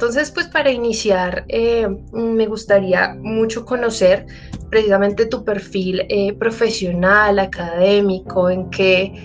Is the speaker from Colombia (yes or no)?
yes; Colombia; nos compete absolutamente todos como ciudadanos colombianos